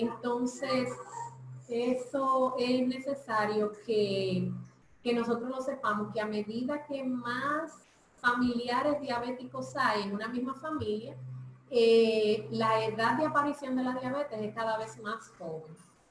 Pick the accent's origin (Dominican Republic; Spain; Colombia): Dominican Republic; born there; si nací siendo negra, si nací siendo dominicana, quitarme mi raza o mi grupo étnico.